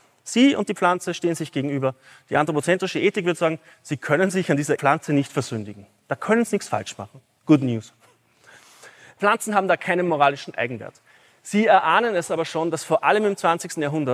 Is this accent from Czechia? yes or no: no; Austria; Wenn Sie das nächste Mal bei uns in Österreich sind, merken Sie, das sind Kathedralen der Natur.